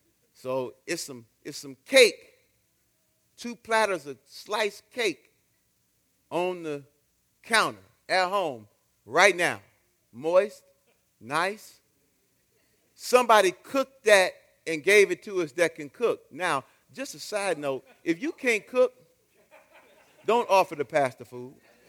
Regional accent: Detroit, Michigan, United States; When I grew up in Detroit, Michigan, every movie theater we have has metal detectors. My whole life.

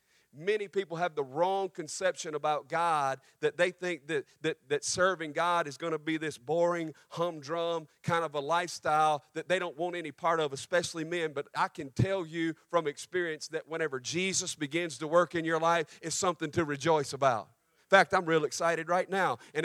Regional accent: Mississippi, United States; I grew up in Mississippi where racism was the norm.

